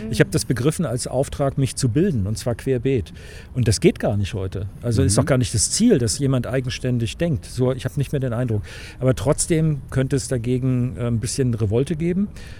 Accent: West Germany, Germany; wenn ein Vergleich mit der DDR mir als Wessi gestattet ist

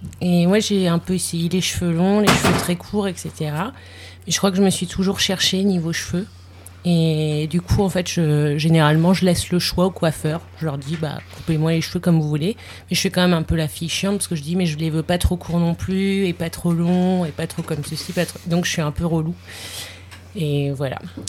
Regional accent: Brittany, France; Je suis bretonne

